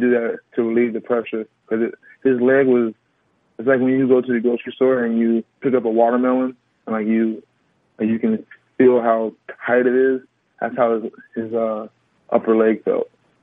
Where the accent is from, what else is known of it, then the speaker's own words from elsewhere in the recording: Chicago, Illinois, United States; I'm from Chicago originally.